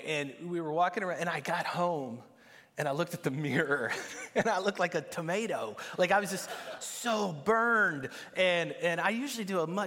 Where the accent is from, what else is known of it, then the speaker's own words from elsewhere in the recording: Arkansas, United States; I don't know California. I'm from Arkansas, so bear with me.